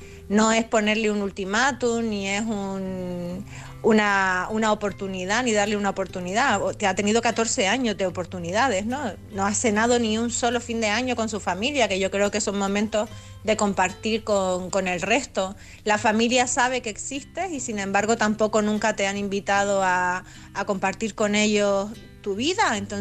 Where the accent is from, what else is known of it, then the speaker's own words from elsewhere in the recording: Canary Islands, Spain; de Gran Canaria